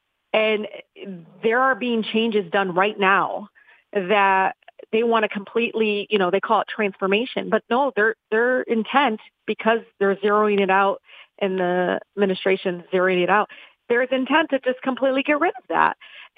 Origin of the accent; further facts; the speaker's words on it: Detroit, Michigan, United States; I grew up in Southwest Detroit, where I have 20 different ethnicities.